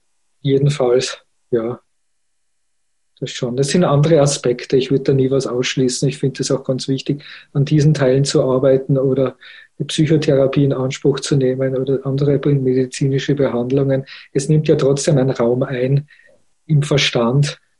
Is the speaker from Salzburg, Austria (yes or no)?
yes; Salzburg, Austria; also born or lived in Innsbruck; Und dann ist sie mit mir wieder nach Österreich zurückgekehrt. Ich bin dann in Salzburg aufgewachsen, habe in Salzburg und in Innsbruck studiert.